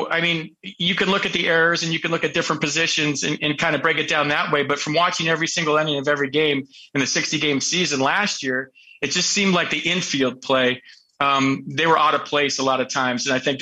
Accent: San Francisco, California, United States; We came into town to play the Giants. It's my hometown. So first of all, when you're playing in your hometown, you got tickets. You got your sixth grade science teacher coming.

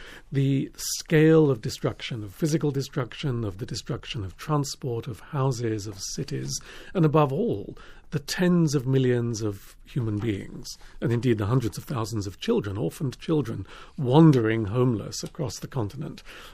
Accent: England, United Kingdom; my own childhood growing up in England

